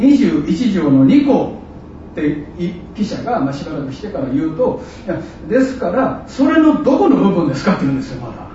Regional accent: Osaka, Japan; 私もごくごくたまに言われます。大阪出身ですって言われたら、じゃあなんか面白いこと言えるってみたいな

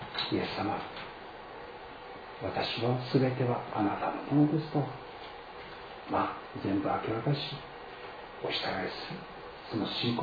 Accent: Shiga, Japan; born there; now in Kobe, Japan; 今は神戸住んでますが、生まれは滋賀県のほうですか、本籍は滋賀県ですか、

